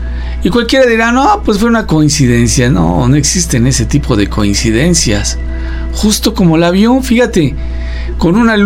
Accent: Tehuacán, Puebla, Mexico; me tenía que ir a estudiar al norte del estado de Puebla. Soy de Tehuacán

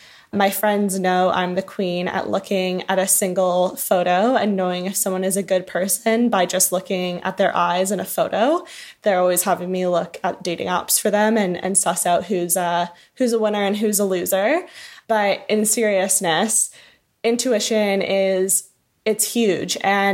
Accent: Connecticut, United States; I think that growing up in Connecticut, they place strong priority on seeking out internships, mentors, shadowings, and I really did take advantage of that.

